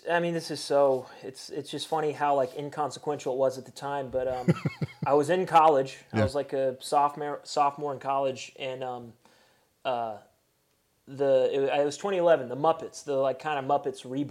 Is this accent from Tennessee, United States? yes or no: yes; Chattanooga, Tennessee, United States; So we had a really big show in my hometown in Chattanooga